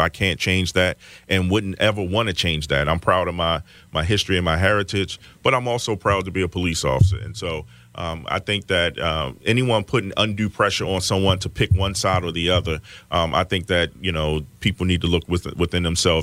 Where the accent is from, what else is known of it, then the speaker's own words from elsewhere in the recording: Baltimore, Maryland, United States; well, I grew up in West Baltimore.